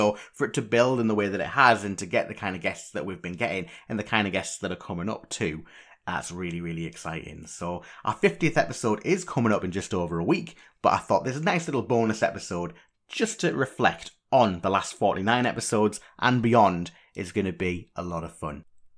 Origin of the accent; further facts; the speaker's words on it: Ashington, North East England, United Kingdom; born there; I was born in Ashington, which is kind of sort of Northumberland way, so, you know, near Morpeth, Cramlington, for the UK listeners who know, obviously that's kind of north of Newcastle, you know, so I was born there kind of in the height of all of the troubles with the miners.